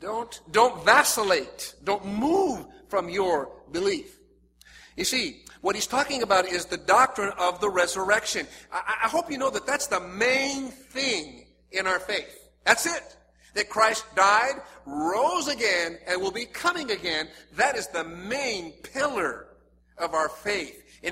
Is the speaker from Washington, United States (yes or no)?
yes; Seattle, Washington, United States; Example, I'm from Seattle, Washington. And when I was when I was 16 years old, we had a rock and roll group of which I was a member.